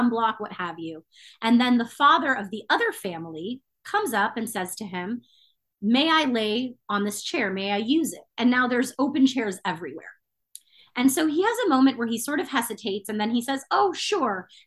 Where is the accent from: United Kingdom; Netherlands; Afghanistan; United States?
United Kingdom; England; And then I'm English